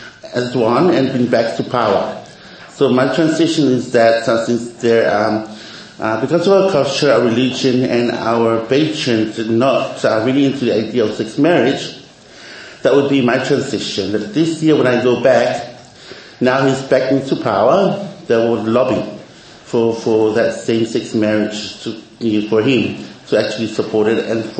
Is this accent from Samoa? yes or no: yes; Samoa; Because back home, when I've been born and raised in Samoa